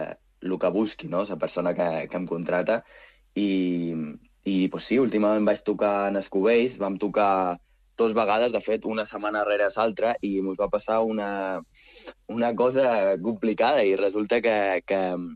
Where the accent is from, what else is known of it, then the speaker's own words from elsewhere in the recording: Jesús, Balearic Islands, Spain; Jo soc de Jesús